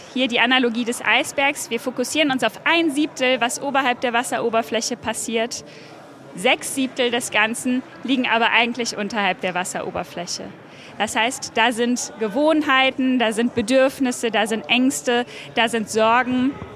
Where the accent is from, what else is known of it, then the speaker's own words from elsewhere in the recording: North Germany, Germany; now in Köln, Germany; Ich bin stolze Norddeutsche, schwedisch im Herzen, in der Welt zu Hause, derzeit stationiert in Köln